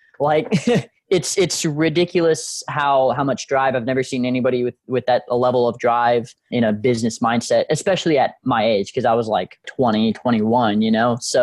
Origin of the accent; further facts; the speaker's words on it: Galveston, Texas, United States; also born or lived in Houston; Being a military family, as I said, grandfather Marine, dad Marine, we moved around a little bit whenever I was growing up, but settled down, I think it was like 2000 in Galveston. Then we moved to Houston